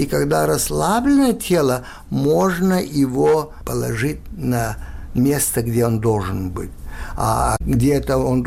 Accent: Lithuania; now in Israel; Я был дважды не русский, это самое страшное. Я был и литовец, и еврей.

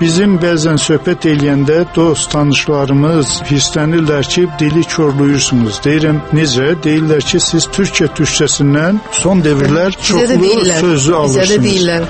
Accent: Gegharkunik, Armenia; mənim uşaqlıqda Göyçədə eşitdiyim bir hadisə

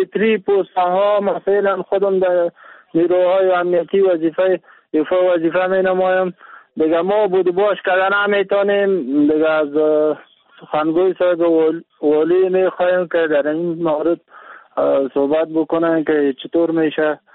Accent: Kunduz, Afghanistan; بله از قندوز هستم، از منطقه آلچین هستم.

